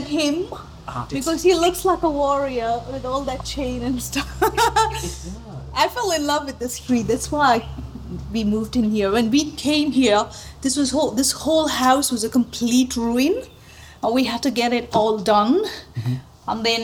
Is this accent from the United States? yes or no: no; India; moved away as an adult; now in United Arab Emirates; I'm born and brought up in India, and for most of my life now, I've been living in UAE for past 20 years.